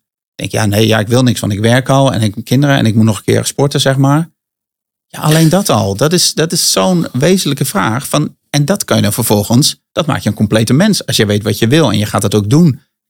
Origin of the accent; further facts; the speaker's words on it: Rotterdam, South Holland, Netherlands; mijn vader komt uit Rotterdam. Ik kom oorspronkelijk ook uit Rotterdam.